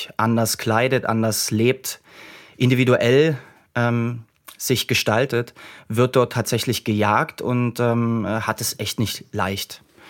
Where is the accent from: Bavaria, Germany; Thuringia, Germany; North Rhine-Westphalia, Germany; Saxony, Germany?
Saxony, Germany; da wo ich herkomme, ich bin in dem Raum Dresden groß geworden.